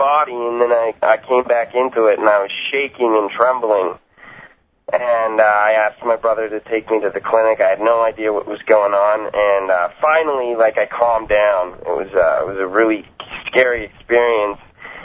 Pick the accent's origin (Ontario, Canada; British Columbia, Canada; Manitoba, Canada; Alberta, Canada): Alberta, Canada; Calgary; I'm from Calgary, Alberta. I'm from Canada, and if anyone knows, it's just a really it's not a small city